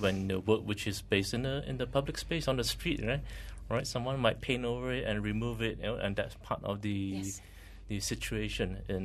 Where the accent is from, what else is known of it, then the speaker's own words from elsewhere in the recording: Seremban, Negeri Sembilan, Malaysia; I come from Seremban. I remember seeing those in late 70s. I'm that old.